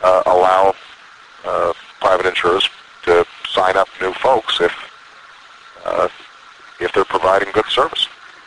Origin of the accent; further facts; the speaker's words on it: Hawaii, United States; I grew up in Hawaii. What can I tell you?